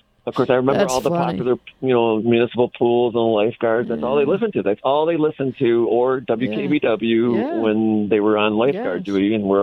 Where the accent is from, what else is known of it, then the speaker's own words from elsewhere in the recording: Buffalo, New York, United States; my childhood growing up around Buffalo Niagara Falls, you know, Chum FM